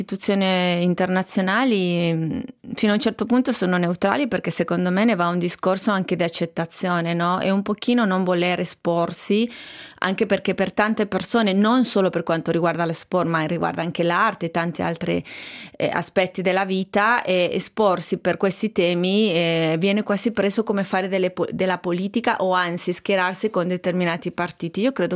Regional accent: Chile; now in Italy; Sì, è vero che nel mio paese d'origine, il Cile, ha vinto due Coppe Americhe una dopo l'altra ed effettivamente c'è sempre questa rivalità con l'Argentina.

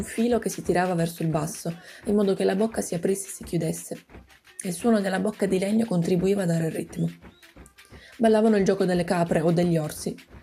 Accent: Botoșani, Botoșani County, Romania; moved away; mi chiedo che cosa io ho da dire sulla mia città. Che cosa ne so io di Botoșani? Niente, sono andata via troppo presto.

